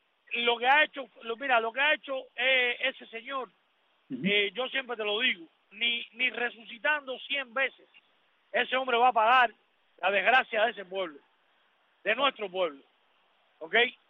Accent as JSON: {"language": "Spanish", "country": "Cuba", "said": "para el pueblo cubano, para mi pueblo querido y para todos los hermanos"}